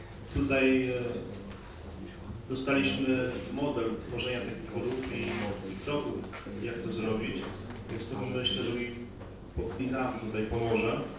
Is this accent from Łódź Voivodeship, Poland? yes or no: yes; Kutno, Łódź Voivodeship, Poland; jeszcze znam pewnie. Jestem z Kutna